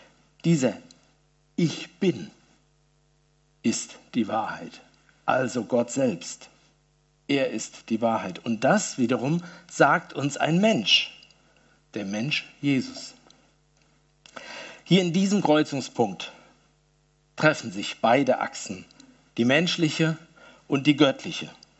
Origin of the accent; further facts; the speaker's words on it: Hesse, Germany; Nun, als Hesse ist es natürlich schwierig zu entscheiden, wie die richtige Aussprache ist.